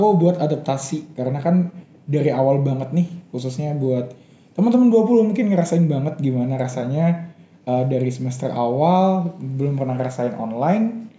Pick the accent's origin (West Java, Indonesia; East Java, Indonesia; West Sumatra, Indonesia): East Java, Indonesia; Surabaya; now in Malang, Indonesia; Karena kan FYI aku dulu dari Surabaya yang dimana notabene kotanya panas banget.